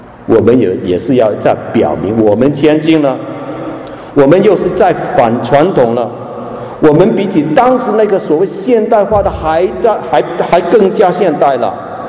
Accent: Hong Kong; born there; 我在香港出世，我在香港的时候我们有个字叫做摩登

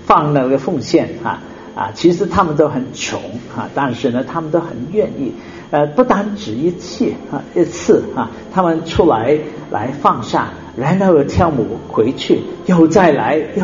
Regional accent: China; 不是一个好像我们中国人来求神拜佛一样来求的是什么，都是祝福我啊

